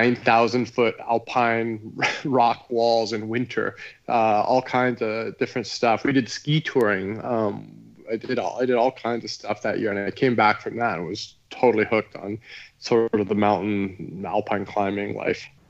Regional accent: Oregon, United States; also born or lived in Washington; when I was born in Washington State, grew up in Oregon.

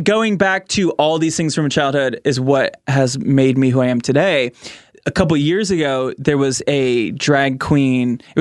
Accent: Michigan, United States; Michigan must have been like a good spot for them because I literally went to like 10 live tapings or whatever in my hometown.

